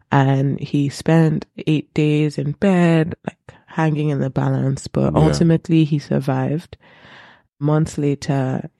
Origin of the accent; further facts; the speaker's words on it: Nigeria; I love Nigerian women, and like, I love being a Nigerian woman, but being a Nigerian woman in this society is sucky.